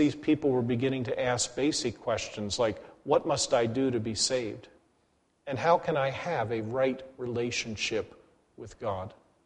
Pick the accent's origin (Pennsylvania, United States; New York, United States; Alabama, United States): Pennsylvania, United States; Gettysburg; I personally come from a town that had one of the greatest killing times in American history, born and raised in Gettysburg.